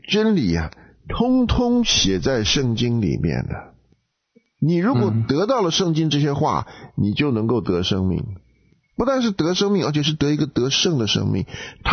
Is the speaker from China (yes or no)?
yes; China; now in United States; 对，我们中国人在美国大开洋荤，发现美国人跟中国人不一样，往往是在这件事情上。